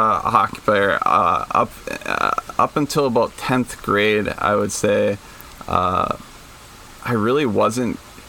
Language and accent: English; Duluth, Minnesota, United States; because growing up in Duluth, I was big into hockey